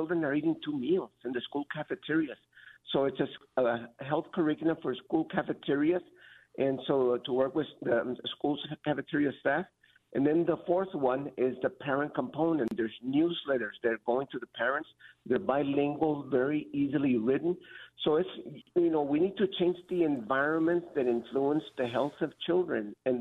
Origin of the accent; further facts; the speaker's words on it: San Antonio, Texas, United States; also born or lived in Wyoming; So I don't remember living in Wyoming other than I was probably about 4 months old, but I grew up here in San Antonio.